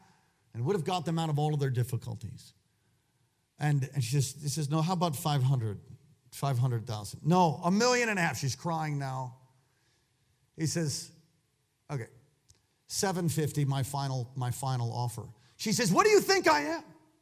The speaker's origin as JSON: {"language": "English", "town": "New York City", "region": "New York", "country": "United States", "lives_now": "Alaska, United States", "said": "I was born in on 12th Street on the East Side at St. Vincent's Hospital, and Brother Toby, he born and raised in Brooklyn. Yeah, we're both two New Yorkers."}